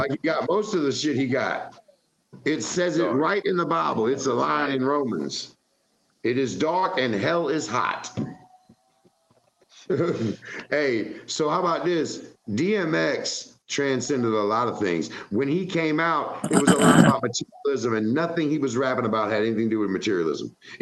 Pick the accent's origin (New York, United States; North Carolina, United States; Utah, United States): North Carolina, United States; I thought … was somewhere in Brooklyn. I'm from North Carolina.